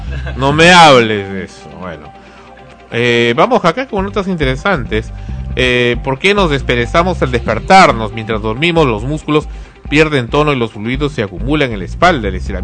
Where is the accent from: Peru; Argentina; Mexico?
Peru; Me siento hasta ofendido como peruano.